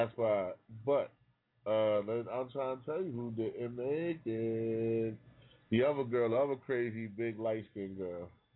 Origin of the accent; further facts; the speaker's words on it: Harlem, New York, United States; You know, I'm from Harlem, man. I always heard the stories myself growing up